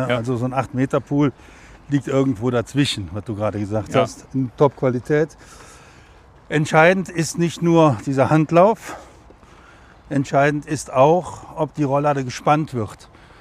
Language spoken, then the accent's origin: German; Cologne, North Rhine-Westphalia, Germany; Als Kölsche Jung mit einer Uniform, welche auch immer es ist im Kölner Karneval